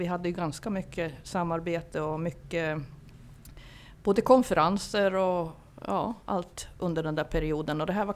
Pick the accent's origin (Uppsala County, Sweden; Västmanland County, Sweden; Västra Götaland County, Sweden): Västmanland County, Sweden; Köping; Och sen vad blev jag sektionsordförande i Köping, där jag är ifrån.